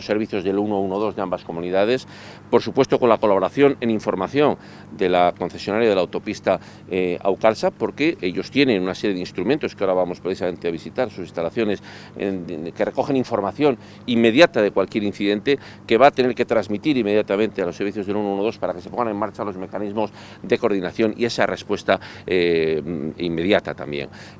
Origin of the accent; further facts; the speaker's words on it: León, Castile and León, Spain; now in Asturias, Spain; los leoneses, los castellanos leoneses, yo soy leonés, en Asturias estamos en nuestra casa, nos consideramos en nuestra casa, prácticamente vivimos aquí todo el verano